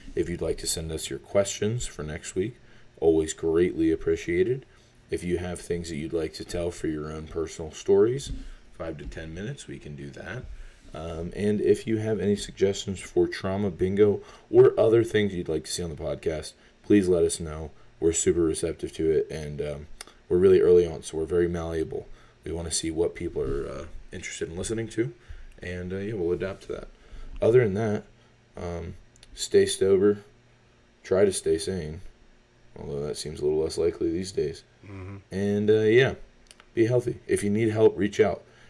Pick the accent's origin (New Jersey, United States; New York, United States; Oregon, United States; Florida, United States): Florida, United States; I grew up next to the headquarters down in Florida. It's awesome.